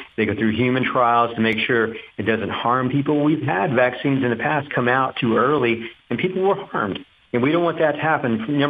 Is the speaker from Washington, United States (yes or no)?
no; Duncanville, Texas, United States; You know, growing up in Duncanville, driving to downtown Dallas, used to work at a bar called Baby Doe's, you know, as a bartender there.